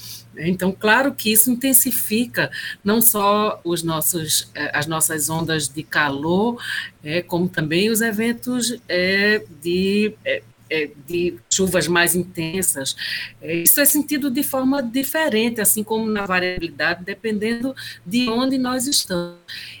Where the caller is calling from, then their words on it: Recife, Pernambuco, Brazil; Eu falo de Recife